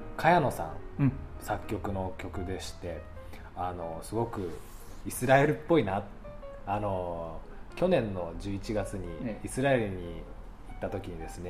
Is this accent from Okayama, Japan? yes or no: no; Fuchu, Tokyo, Japan; 東京の府中出身。